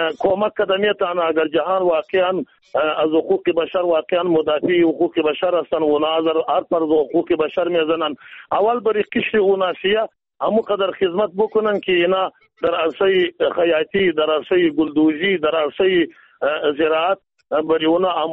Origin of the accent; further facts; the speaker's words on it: Afghanistan; ما افغان هستیم که دود و دستوری خودا داریم یا کلتوری خودا داریم